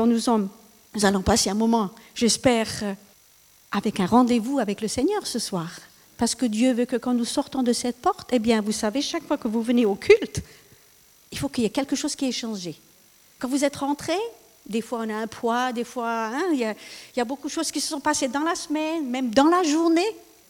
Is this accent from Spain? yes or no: no; France; et je suis française, hein, avec tout ce qui se passe ce soir, en France